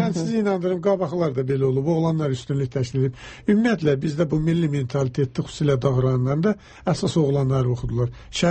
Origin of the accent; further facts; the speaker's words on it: Lerik, Lerik District, Azerbaijan; Mən Leriş'dənəm və tez-tez gedirəm də, gəlirəm də.